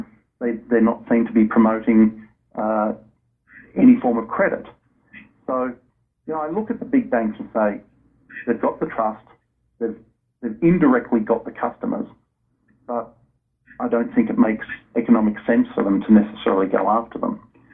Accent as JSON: {"language": "English", "country": "Australia", "said": "I'm originally from Australia"}